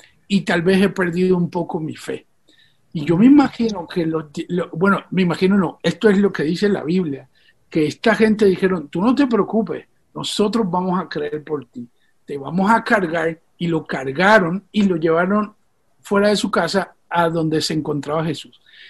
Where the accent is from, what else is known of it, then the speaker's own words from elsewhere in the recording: Puerto Rico; also born or lived in Venezuela; Nací en Venezuela, pero me crié en Puerto Rico.